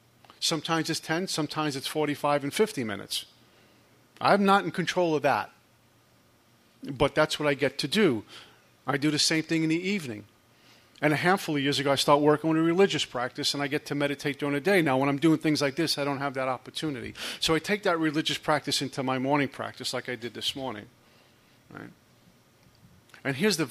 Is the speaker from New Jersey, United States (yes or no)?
yes; New Jersey, United States; I'm from Jersey.